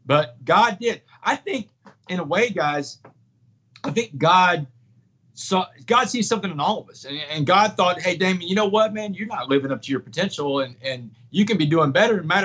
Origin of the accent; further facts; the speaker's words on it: Port Arthur, Texas, United States; the one above my bed where I grew up on Roanoke Street, Port Arthur.